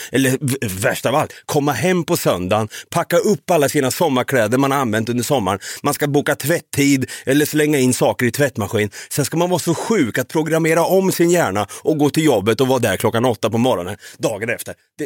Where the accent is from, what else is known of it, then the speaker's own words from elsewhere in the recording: Sweden; Jag är en svensk man som gillar att sitta där jag sitter